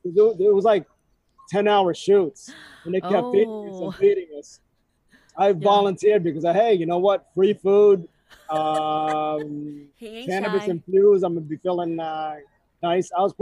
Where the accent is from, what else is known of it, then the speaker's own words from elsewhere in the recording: United States; Filipino cultural upbringing … my socially awkward side, the nerd character in me … I grew up around Brooklyn in New Jersey, that East Coast street knowledge.